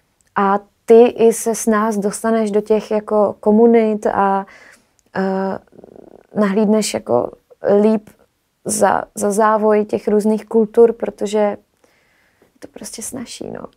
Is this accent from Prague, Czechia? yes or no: yes; Prague, Czechia; a říkám, že jsem muzikantka a z Prahy a tohle.